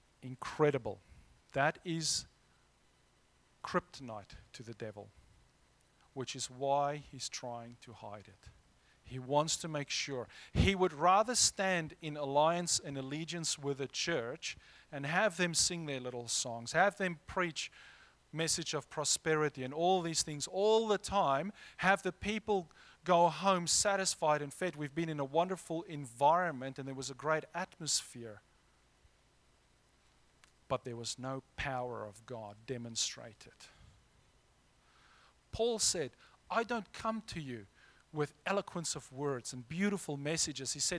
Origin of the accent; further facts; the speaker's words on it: Free State, South Africa; I grew up with South Sotho's, where I grew up in South Africa in the Eastern Free State. Our local black people there, they were the Basotho's, the South Sotho's. And I actually spoke South Sotho fluently years ago now.